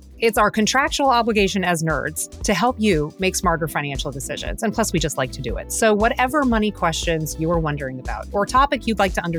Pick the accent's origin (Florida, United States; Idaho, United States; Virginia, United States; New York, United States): Florida, United States; Miami; So I'm actually originally from Miami, and I always love a listener question or response from my hometown.